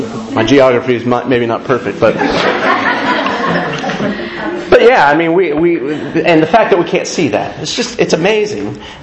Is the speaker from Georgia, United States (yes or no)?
yes; Georgia, United States; I grew up in Georgia. Lots of hills and pine trees. Like, that's Georgia. Hills, pine trees.